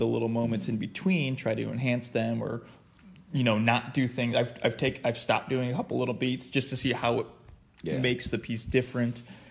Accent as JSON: {"language": "English", "country": "United States", "said": "Stuff you can't, like, as an American performer, you know how to deal with a drunk, you know how to deal with a talkative audience."}